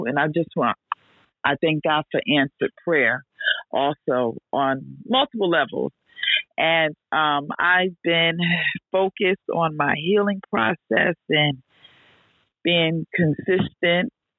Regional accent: Patterson, United States; because I'm teaching in my hometown in Patterson, and I went to visit with him and talk with him.

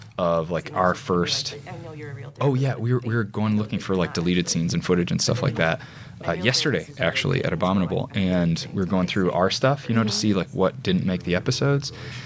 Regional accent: Joliet, Illinois, United States; But she is actually from my hometown of Joliet, Illinois. And I grew up talking, like, hearing about her all the time.

